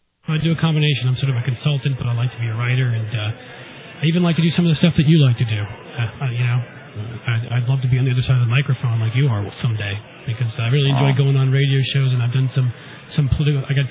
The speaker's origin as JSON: {"language": "English", "town": "New York City", "region": "New York", "country": "United States", "tie": "born or raised there", "said": "I am from New York, yes."}